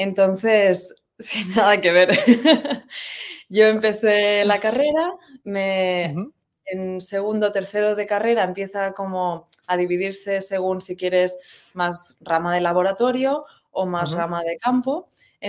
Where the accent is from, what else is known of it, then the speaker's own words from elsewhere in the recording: Catalonia, Spain; moved away as an adult; now in Tenerife, Spain; yo en realidad soy de Cataluña, pero llevo en Tenerife, en Canarias, bueno, por varias islas, desde hace 7 años, porque vine a estudiar el máster de biología marina aquí en Tenerife.